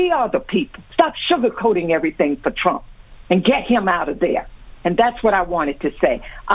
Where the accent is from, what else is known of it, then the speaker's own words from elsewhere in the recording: Selma, Alabama, United States; I was born and raised in Selma, Alabama. I know what lynchings are and how they were performed.